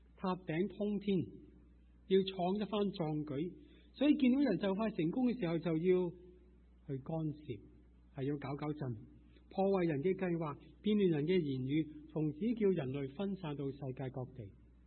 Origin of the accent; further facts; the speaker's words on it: Guangdong, China; 虽然我哋同样都系广东人，但系广东人里边其实亦都有相当多嘅方言啦。